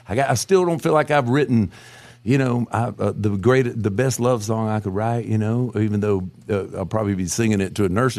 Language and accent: English; Florida, United States; I'm being from Florida. When I went to college, I listened to … every single night in my dorm